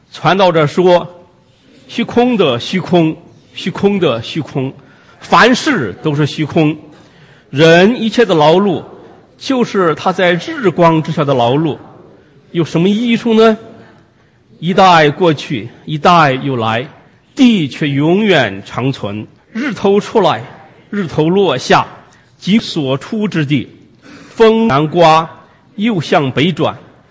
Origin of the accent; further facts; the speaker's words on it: China; 我们中国人也常说，也说有一句话说，那个七岁被称为古稀之年